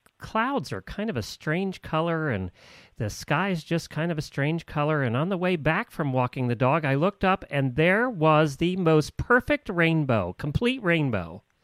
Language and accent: English; New Holland, Pennsylvania, United States; But that is where I grew up. I grew up in New Holland, had an office actually right beside the horse auction there for many years.